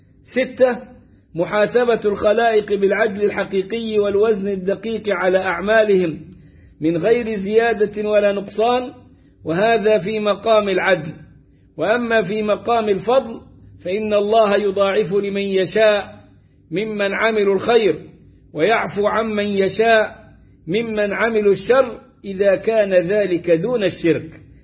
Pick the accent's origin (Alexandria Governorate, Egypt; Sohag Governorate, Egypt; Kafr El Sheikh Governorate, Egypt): Sohag Governorate, Egypt; Sohag; يقولون أنت من المنصورة، أقول أنا من سوهاج